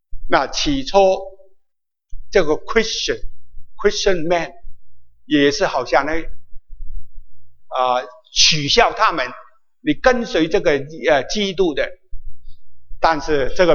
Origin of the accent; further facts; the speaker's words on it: Guangdong, China; 我们广东人呢，真可怕